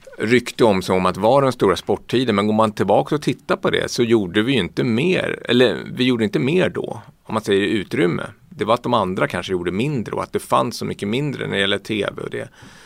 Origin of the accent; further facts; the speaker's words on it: Stockholm, Stockholm County, Sweden; jag tycker att vi ska vara det eftersom jag är stockholmare själv